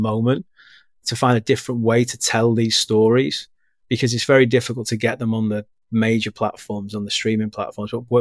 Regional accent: St Helens, North West England, United Kingdom; I'm from St. Helens.

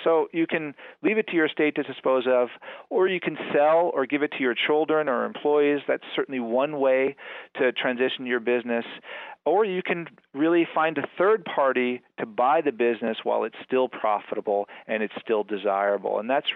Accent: Connecticut, United States; also born or lived in New York City; my wife and I, we grew up here in Western Connecticut. We left 35 years ago, and I lived in New York City and around the world

